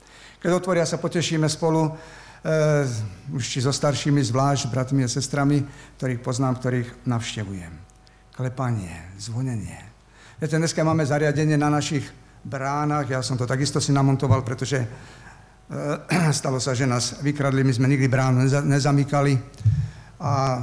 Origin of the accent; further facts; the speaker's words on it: Modra, Bratislava Region, Slovakia; Rád by som vám vyriadil srdečné pozdravy z Modry. Takže viete, odkiaľ som. Snad mnohí ma nepoznáte